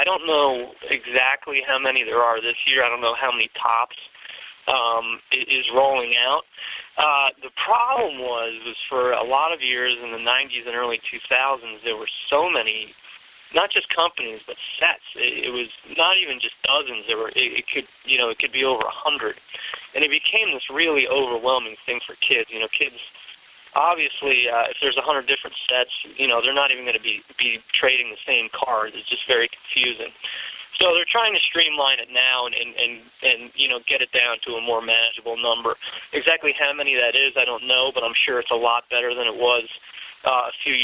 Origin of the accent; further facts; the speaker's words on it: New Jersey, United States; I grew up in North Jersey, Yankees fan